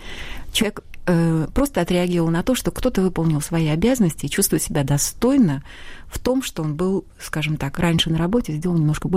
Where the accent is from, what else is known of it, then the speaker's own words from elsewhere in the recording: Kazakhstan; now in Russia; Хотя я родом из Востока, из Казахстана, но очень люблю Россию, поэтому здесь работаю